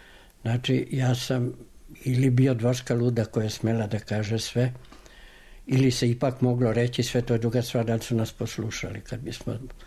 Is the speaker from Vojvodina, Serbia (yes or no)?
yes; Zrenjanin, Vojvodina, Serbia; Ja sam rođen u Banatu. Ja kao dete, rođen sam do 1929. godine, nisam ni jedno jedino dete poznavao u današnjem Zrenjaninu, tadašnjem Velikom Bečkereku, u međuvremenu Petrovgradu, koje ne bi znalo srpski, nemački i mađarski, eventualno slovački, rumunski i romani.